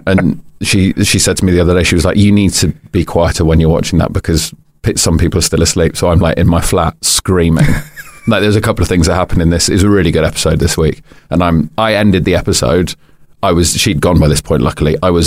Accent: Wimbledon, London, United Kingdom; I grew up in Wimbledon.

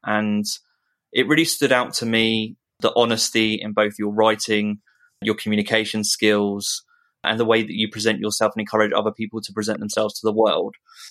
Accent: United Kingdom; And there's just no way to say it naturally, just being British.

